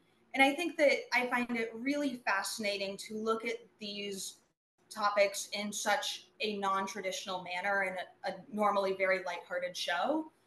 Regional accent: Southeast, United States; I grew up in the Southeast, which had its own shenanigans with that.

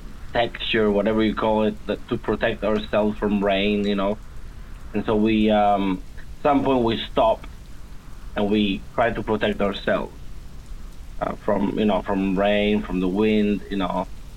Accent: Palermo, Sicily, Italy; now in Rome, Italy; I'm from Palermo, Italy, although right now I live in Rome, Italy, which is very nice.

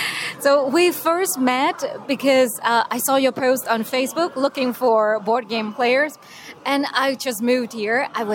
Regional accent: Vietnam; accent: Vietnamese; English is a second language; or the Vietnamese accent, but I think you liked what you heard.

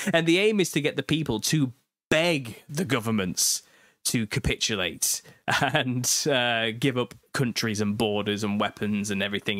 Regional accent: United Kingdom; I'm British as well.

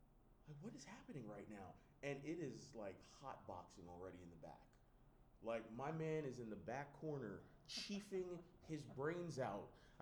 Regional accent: Barbados; Oh, yeah. We're from Barbados, so she was, God rest her soul, mwah.

